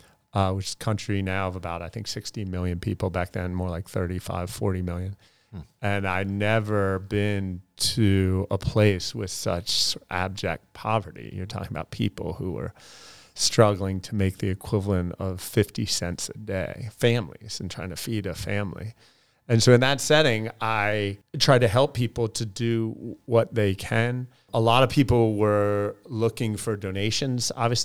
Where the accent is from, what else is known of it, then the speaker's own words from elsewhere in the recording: Delaware, United States; So I grew up in Delaware